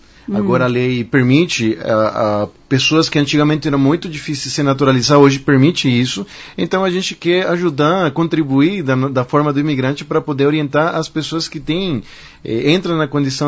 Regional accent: Venezuela; Portuguese is a second language; now in Brazil; nós venezuelanos, eu sou venezuelano, né?

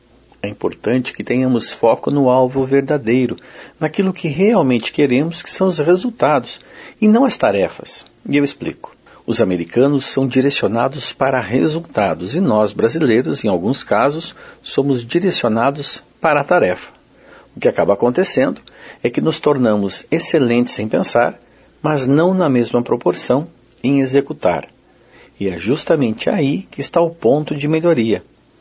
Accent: Brazil; enquanto nós, brasileiros, somos bons em pensar, os americanos também são bons em fazer.

